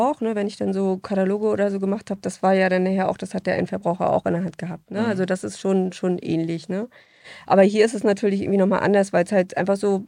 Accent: Putbus, Mecklenburg-Vorpommern, Germany; Ich komme ja aus Putbus

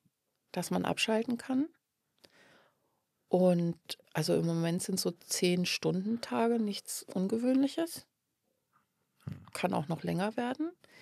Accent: Hanover, Lower Saxony, Germany; Ich komme aus Hannover.

